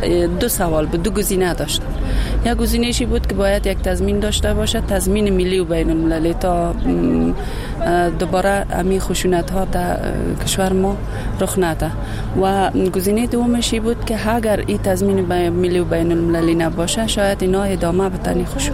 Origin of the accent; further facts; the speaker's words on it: Baghlan, Afghanistan; از بغلان آمدیم.